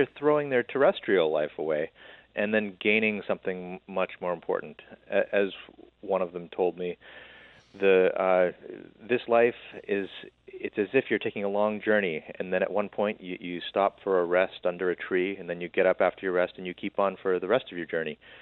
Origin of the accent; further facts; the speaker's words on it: United States; And so I, as an American, wanted to find out, especially, you know, what motivates one of my countrymen to go over there.